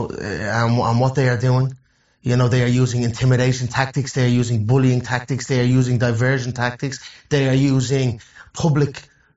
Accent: Dublin, Leinster, Ireland; And I grew up in a Dublin suburb off the city centre called Crumlin. Dublin 12 is the district.

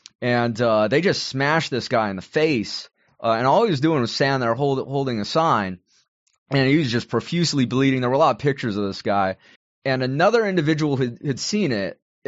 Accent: San Jose, California, United States; I grew up in San Jose, and one of the first major attacks of people going to a Trump rally happened in San Jose.

